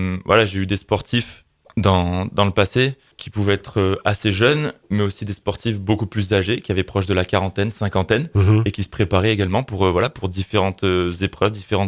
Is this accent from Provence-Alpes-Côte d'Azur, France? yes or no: yes; Gap, Provence-Alpes-Côte d'Azur, France; born there; Je suis né ici à Gap, donc forcément, tous les sports comme le ski, le vélo, etc., je pratique chaque année.